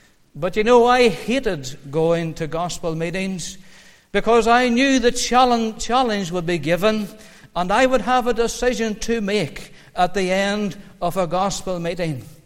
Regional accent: Moneymore, Northern Ireland, United Kingdom; that I was born and reared in Moneymore. And Moneymore is a wee village between Markgraaf Felt and Cookstown.

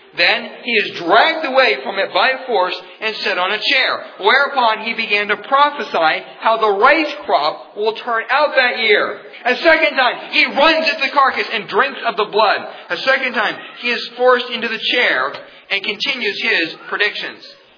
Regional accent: Pennsylvania, United States; when I was a 12-year-old boy growing up in Pennsylvania, of course, I was in the government-run schools

